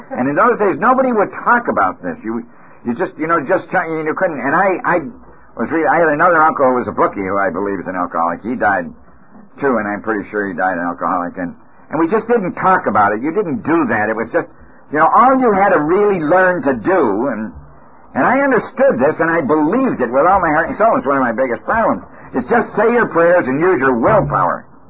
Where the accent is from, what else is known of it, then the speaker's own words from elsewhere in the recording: Chicago, Illinois, United States; born there; I was born in Chicago, Illinois, on the south side of Chicago. I was born into a fine Christian family.